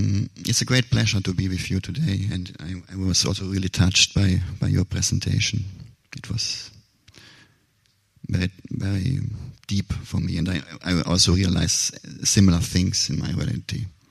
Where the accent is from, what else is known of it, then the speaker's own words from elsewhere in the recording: Germany; also born or lived in Zambia; now in Brazil; I'm originally from Germany, but I live right now in Brazil. I lived sometimes in Zambia, then I moved to Brazil.